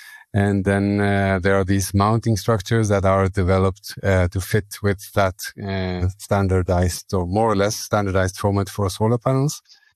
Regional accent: Norway; English is a second language; I'm from Norway. So I learned German at school about 20 years ago now.

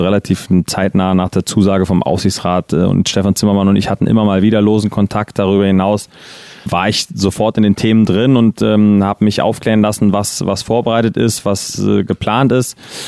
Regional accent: Neukirchen, Hesse, Germany; Nordhessen. Okay, okay. Aber wir, da wo ich wohne, okay. in Neukirchen, wo ich groß geworden bin, Schrecksbach, das ist so der südlichste Zipfel von Nordhessen.

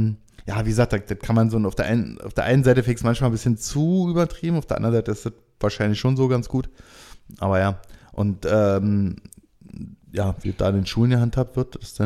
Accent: Germany; Naja, und wir als Europäer oder als Deutsche

